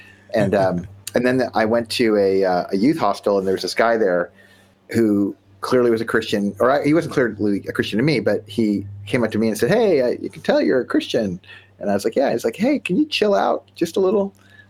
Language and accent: English; Nova Scotia, Canada; I grew up in Nova Scotia, Canada.